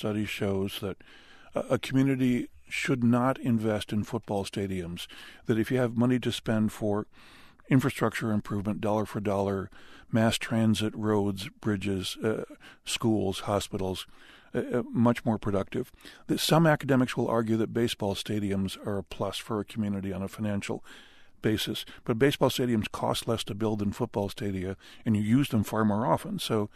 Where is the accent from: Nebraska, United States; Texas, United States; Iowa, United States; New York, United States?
New York, United States; Buffalo; I grew up in Buffalo, New York, and like all true sons of Buffalo, I died 1,000 deaths during the 4 straight Super Bowl losses.